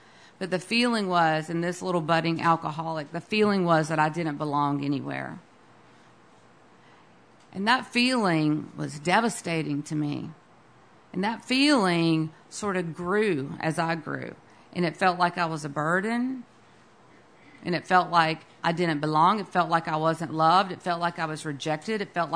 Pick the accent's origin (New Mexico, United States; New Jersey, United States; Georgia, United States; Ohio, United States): Georgia, United States; accent: southern; I have a little bit of a southern accent, not quite a Texas accent. I was born and raised in South Georgia. My whole family lives there.